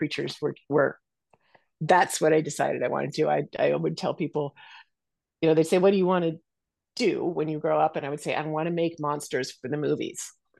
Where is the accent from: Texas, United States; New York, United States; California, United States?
California, United States; I mean, I'm from California, my family's here.